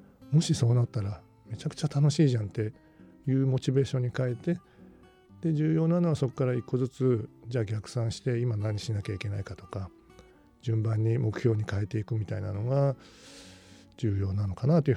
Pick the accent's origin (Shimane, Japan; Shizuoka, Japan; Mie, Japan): Shizuoka, Japan; 地元の静岡帰ると生きてんじゃん